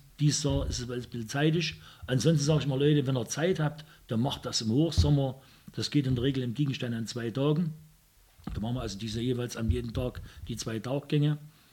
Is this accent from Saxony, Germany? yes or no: yes; Zwickau, Saxony, Germany; aber wir sind aus Zwicke, ne? Wie man sagt, die Zwicke.